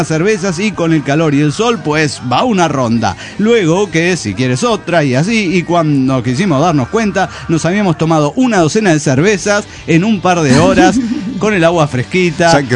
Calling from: Mérida, Yucatán, Mexico; de Mérida, Yucatán.

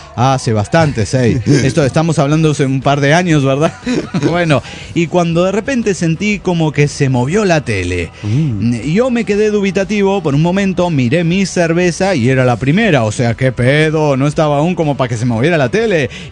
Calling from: Detroit, Michigan, United States; de Detroit, Michigan, United States.

